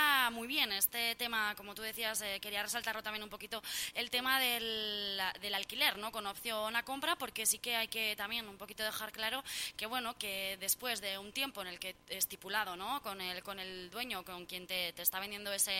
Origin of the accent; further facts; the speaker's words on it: Falces, Navarre, Spain; Yo ya sabes que soy de Falces